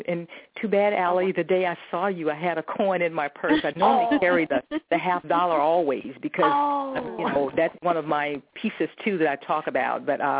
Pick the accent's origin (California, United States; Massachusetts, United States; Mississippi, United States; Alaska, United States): Mississippi, United States; Indianola; now in Atlanta, United States; Okay, now, again, I'm from Indianola, Mississippi, a town of about 12,000 people, pretty close-knit little town.